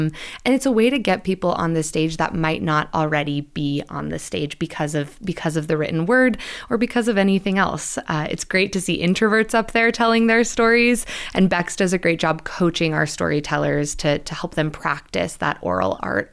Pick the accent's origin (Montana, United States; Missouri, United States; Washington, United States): Montana, United States; Missoula; And I was born and raised in Missoula